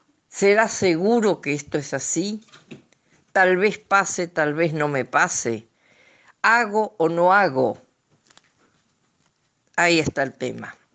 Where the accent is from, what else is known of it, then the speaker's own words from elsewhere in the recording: Argentina; Somos argentinos y nos vemos en la encrucijada más dolorosa